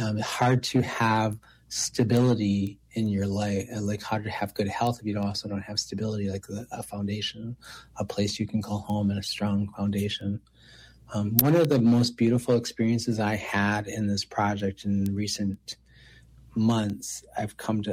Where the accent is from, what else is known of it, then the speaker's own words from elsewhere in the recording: Minneapolis, Minnesota, United States; my lived experience as a child in South Minneapolis, growing up in South Minneapolis